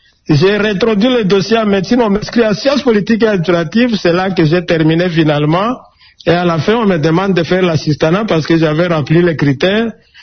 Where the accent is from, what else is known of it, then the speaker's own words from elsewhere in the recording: Aru, Ituri, DR Congo; parce que chez nous à Arou, ce sont les églises, et la population à l'époque